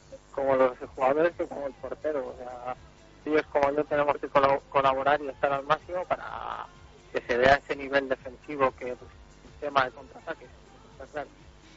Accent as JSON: {"language": "Spanish", "town": "Aranda de Duero", "region": "Castile and León", "country": "Spain", "said": "soy de Aranda, sí."}